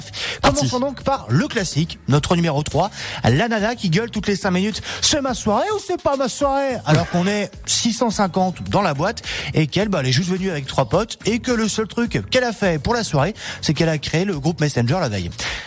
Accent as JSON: {"language": "French", "town": "Chamonix", "region": "Auvergne-Rhône-Alpes", "country": "France", "said": "sauf que je suis de Chamonix"}